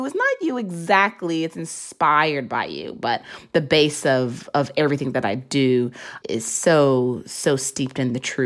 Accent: Memphis, Tennessee, United States; born or raised there

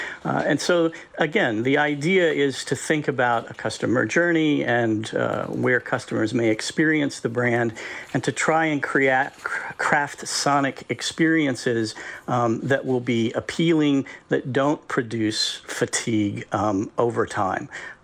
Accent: West Virginia, United States; I grew up in West Virginia in a coal mining town.

